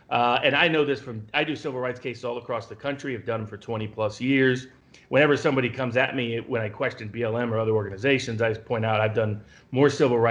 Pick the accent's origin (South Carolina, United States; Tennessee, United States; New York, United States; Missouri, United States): Tennessee, United States; Chattanooga; It might even in my hometown of Chattanooga, they're staying out.